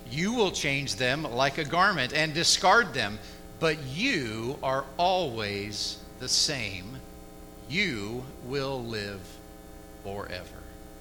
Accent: Dayton, Ohio, United States; and I grew up in Dayton, Ohio. I spent the first 30-odd years of my life there, and so I knew the terrain.

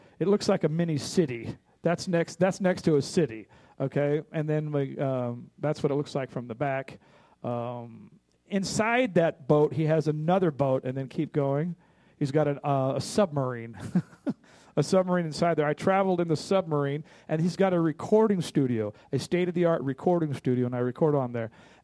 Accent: Compton, California, United States; I'm half Irish. I'm half Mexican, but I grew up in Compton. I'm more black than I am anything.

